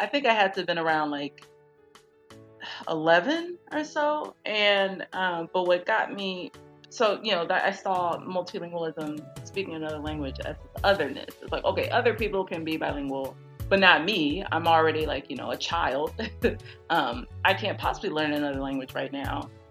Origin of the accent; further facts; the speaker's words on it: Houston, Texas, United States; I grew up in Houston, Texas. And I grew up in a neighborhood that's predominantly Black and Hispanic.